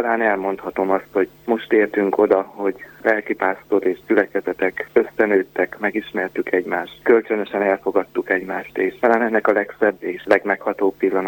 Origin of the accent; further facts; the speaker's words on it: Fehérgyarmat, Szabolcs-Szatmár-Bereg, Hungary; Szatmári fiatalként láttam meg a napvilágot, Szabolcs-Szatmár Dereg megyei Fehérgyarmaton, és gyermekéveimet is a közelben töltöttem. A sokak által híres szatmárcseként nevelkedtem fel. Ezt követően Fehérgyarmaton érettségiztem